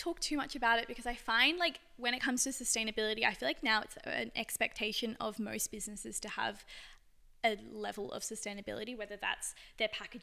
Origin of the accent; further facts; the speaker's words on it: New South Wales, Australia; And I guess growing up on the Eastern Beaches, I was like quite, I saw a lot of trends